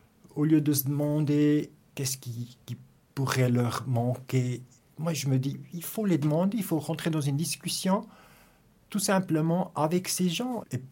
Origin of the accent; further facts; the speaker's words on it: Biel/Bienne, Bern, Switzerland; born there; j'ai 50 ans, je suis né à Bienne. J'ai grandi avec mon demi-frère et avec la maman, donc le papa n'était pas là. Et j'ai grandi, on va dire, assez simple et même un peu pauvre.